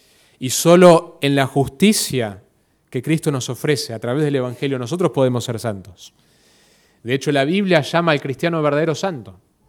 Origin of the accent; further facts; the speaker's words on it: Mexico City, Mexico; born there; Yo nací en la Ciudad de México y tengo memorias de levantarnos a veces en el medio de la noche bajando las escaleras por el terremoto